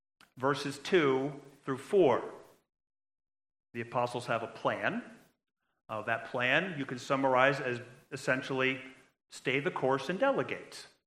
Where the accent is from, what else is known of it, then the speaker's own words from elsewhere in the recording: United States; Hey, listen, I am an American. Born and raised